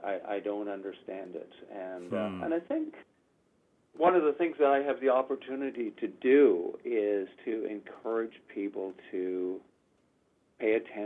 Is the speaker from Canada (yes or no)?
yes; Canada; born there; The decision of why I was born in Canada